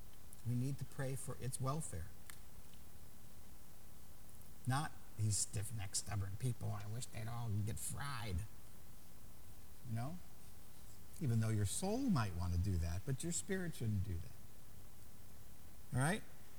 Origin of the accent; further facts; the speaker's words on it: East Coast, United States; now in Portland, United States; We are from the East Coast, so we can fit in with them back there, Lord.